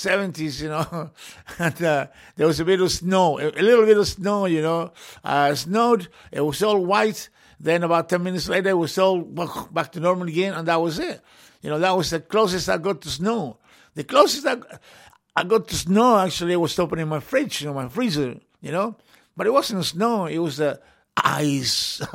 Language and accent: English; Chile; Where are you from? From Chile? Oh, is it Chile in Chile? No, it's not Chile in Chile, man. It's warm.